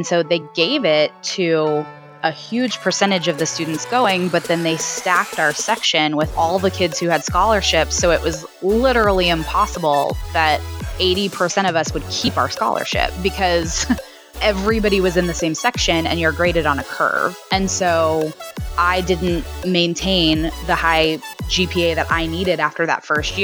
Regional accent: Texas, United States; So I grew up in Texas and I went to undergrad at a private school here at TCU.

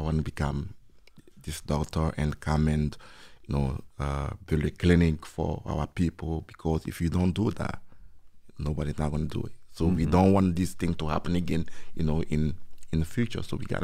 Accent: Kumeya, north, Togo; I'm from Togo, and Togo is one of the smallest country in West Africa. And I'm from a small village in north of Togo called Kumeya.

